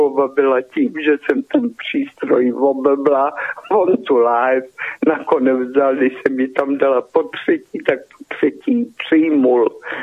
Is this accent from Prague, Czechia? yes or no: no; Nejdek, Karlovy Vary Region, Czechia; A vždycky padne, z kterého kouta republiky jste, a když jsem řekla, že z Nejtku